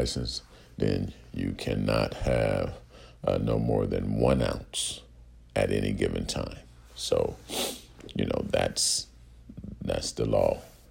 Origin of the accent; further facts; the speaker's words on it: Omaha, Nebraska, United States; I'm from Omaha, Nebraska, North Omaha, okay, where motherfuckers don't play